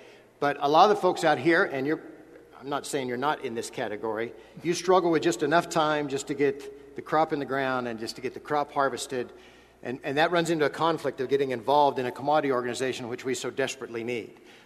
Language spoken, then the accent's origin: English; Midwest, United States; I'm from the Midwest, so I'm accustomed